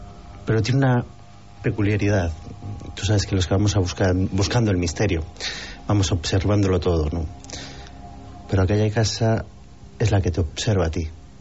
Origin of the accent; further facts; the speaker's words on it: Catalonia, Spain; now in Seville, Spain; Sí, yo soy catalán. Bueno, ahora soy hijo de Sevilla.